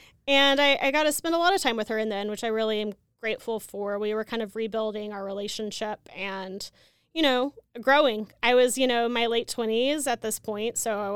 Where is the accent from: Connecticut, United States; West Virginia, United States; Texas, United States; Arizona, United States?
Texas, United States; like my hometown's like an hour and a half from Houston.